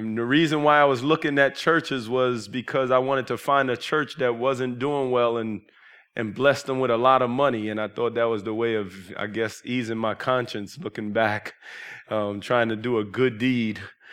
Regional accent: New York City, New York, United States; where I grew up at in New York City, there was a lot of churches, but I'd never seen that before.

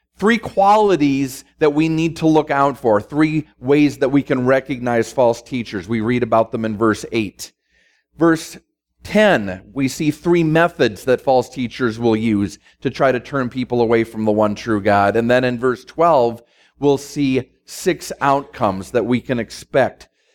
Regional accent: Minneapolis, Minnesota, United States; is planning a church in my hometown up in Minneapolis

